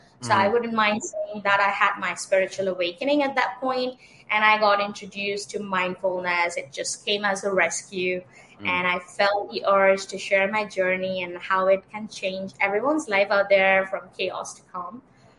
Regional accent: Kolkata, West Bengal, India; I grew up in Kolkata from India, and I have completed my bachelor's in dental school back there.

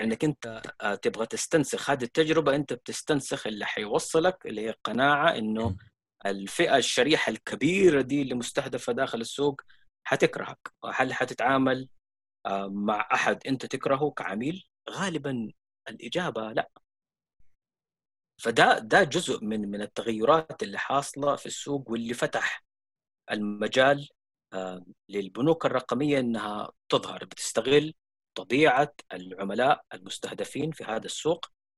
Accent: Saudi Arabia; عندنا في السعودية تقريبا 43% من العاملين اليوم على رأس العمل من مواليد جيل الألفية

